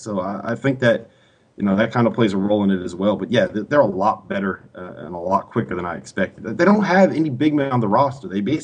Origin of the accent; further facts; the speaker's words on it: Connecticut, United States; I'm from Connecticut. I grew up a Connecticut fan. All my friends back home are Connecticut fans.